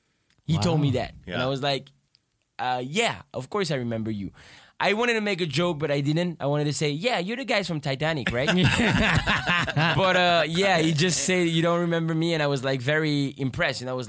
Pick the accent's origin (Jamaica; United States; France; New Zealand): France; Paris, Île-de-France; no, actually, that wasn't very easy when I was growing up in Paris.